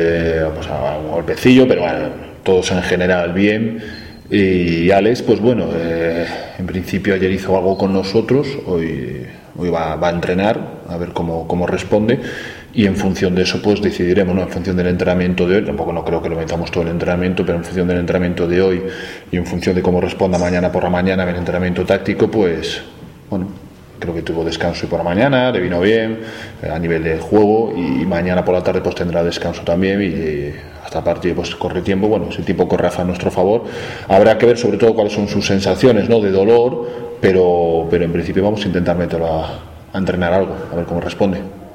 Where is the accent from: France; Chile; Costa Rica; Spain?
Spain; Lugo, Galicia; yo soy de Lugo